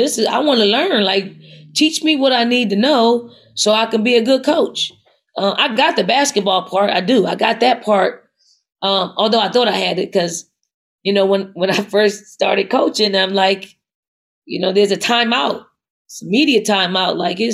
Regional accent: Philadelphia, Pennsylvania, United States; I'm from North Philly. I grew up going to Temple games. I played on their campus like every summer growing up.

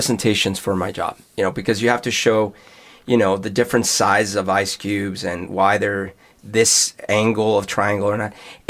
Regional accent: Bogotá, Bogotá Capital District, Colombia; When I was growing up in Bogota

